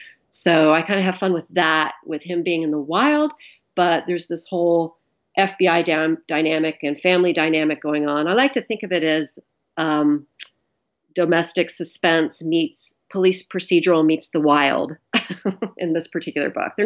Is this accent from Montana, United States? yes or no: yes; Montana, United States; the local agency here in my hometown, or near my hometown in another town called Kalispell, in the valley that I live in, which is called the Flathead Valley.